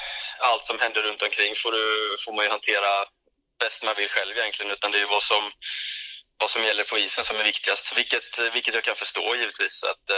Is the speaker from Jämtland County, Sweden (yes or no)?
no; Nässjö, Jönköping County, Sweden; Jag kommer ihåg när jag kom från Nässjö in till Jönköping där